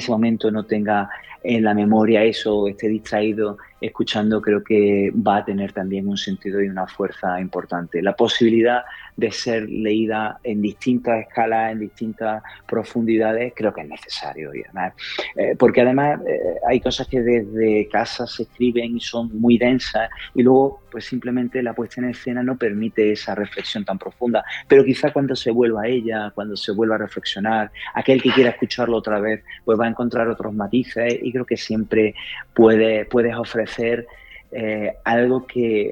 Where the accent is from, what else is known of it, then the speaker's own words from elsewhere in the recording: Antequera, Andalusia, Spain; born there; San Juan de Dios es el hospital donde yo nací, uh-huh. Es donde yo abrí los ojos a Antequera y por lo tanto a la fe y a Dios.